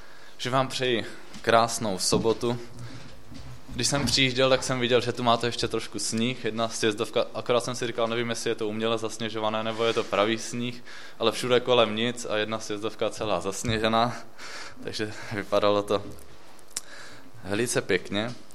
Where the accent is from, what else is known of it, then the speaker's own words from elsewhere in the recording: Brno, South Moravian Region, Czechia; moved away as an adult; now in Ostrava, Czechia; Já původně pocházím z Brna, s ženou jsme se stěhovali do Ostravy teďka v srpnu, takže asi před půl rokem